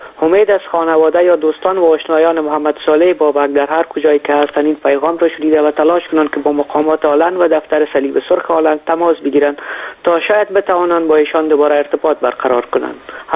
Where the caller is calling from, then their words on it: Netherlands; از هلند هستم.